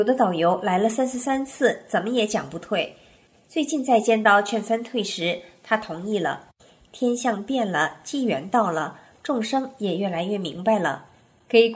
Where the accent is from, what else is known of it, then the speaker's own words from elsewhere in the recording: Northeast China, China; 我们都是东北人，我先生就是黑龙江的